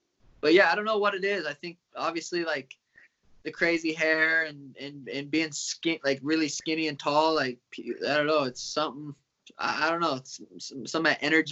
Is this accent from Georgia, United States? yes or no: no; Helena, Montana, United States; now in Arizona; And I came from Helena, Montana, where there's none – that's not a thing. So, yeah, I had to make the move to Arizona